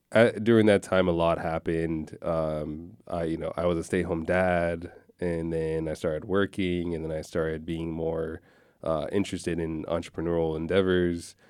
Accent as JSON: {"language": "English", "region": "Virginia", "country": "United States", "tie": "born or raised there", "also_born_or_lived": "Houston, United States", "said": "we grew up in Virginia"}